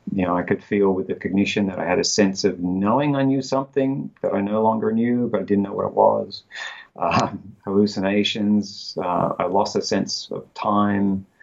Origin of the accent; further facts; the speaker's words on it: Sydney, New South Wales, Australia; I went back to my home country and hometown of Sydney, Australia